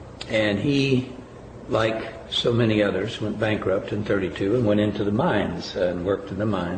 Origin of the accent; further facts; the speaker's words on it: Wallens Creek, Kentucky, United States; born there; I was born in Harlan County, Wallens Creek, a town of about 900 at that time.